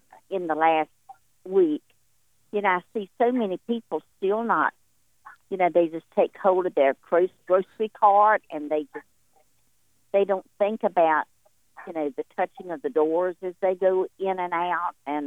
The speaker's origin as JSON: {"language": "English", "region": "North Carolina", "country": "United States", "lives_now": "New Hampshire, United States", "said": "I'm from North Carolina."}